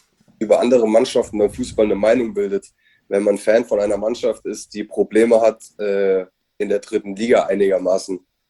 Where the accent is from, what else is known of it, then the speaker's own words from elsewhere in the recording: Giessen, Hesse, Germany; Ja, also ich bin eine halbe Stunde von Frankfurt groß geworden in Gießen